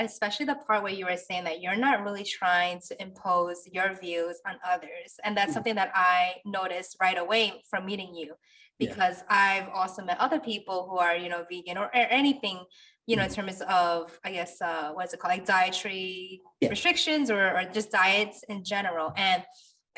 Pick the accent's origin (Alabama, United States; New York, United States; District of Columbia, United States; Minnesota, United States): New York, United States; New York City; I'm a New Yorker too. I also grew up in the LES, and I feel like we're definitely resilient creatures.